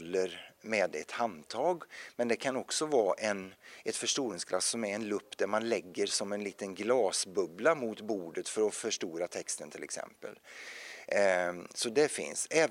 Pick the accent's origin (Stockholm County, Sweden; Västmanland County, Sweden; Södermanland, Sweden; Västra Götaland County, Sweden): Västra Götaland County, Sweden; Tibro; now in Gothenburg, Sweden; Alltså jag är ju uppväxt i Tibro